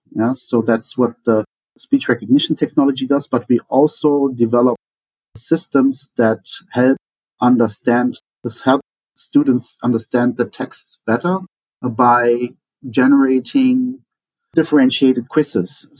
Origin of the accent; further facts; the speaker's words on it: Hesse, Germany; I am from the Rhine-Main region. I am married to a teacher.